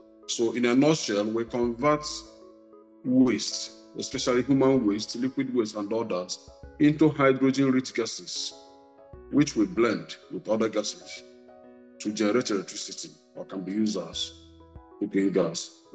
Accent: Anambra, Nigeria; as you rightly said earlier. I'm from Anambra State, Nigeria.

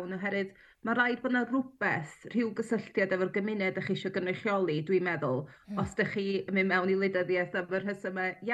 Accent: Wales, United Kingdom; accent: North Wales; now in Pontypridd, United Kingdom; gan feddwl fyddai fo'n anfantes efo fy acen o gleddol i, a'r ffaith bod fi'n amlwg ddim o Bontypridd.

